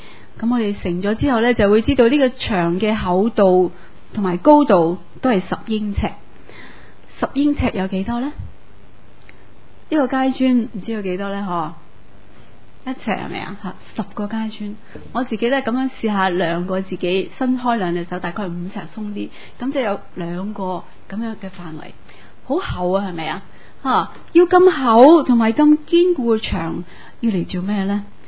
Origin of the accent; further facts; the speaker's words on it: Tsuen Wan, Hong Kong; 我小时候住荃湾，我记得是在众安街